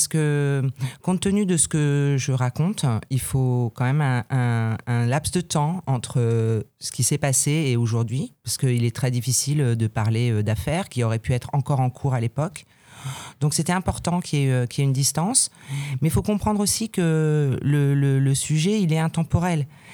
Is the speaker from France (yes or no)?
yes; Vierzon, Centre-Val de Loire, France; 100% vierzonaise. Je suis née à Vierzon. Ma fille est née à Vierzon. On est vierzonaise et super fière de l'être.